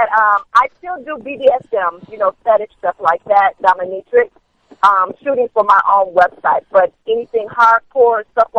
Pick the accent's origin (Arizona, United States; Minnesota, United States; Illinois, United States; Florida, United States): Illinois, United States; Chicago; until we do Exotica in Chicago. That's my hometown. So I want to come out with a bang in Chicago.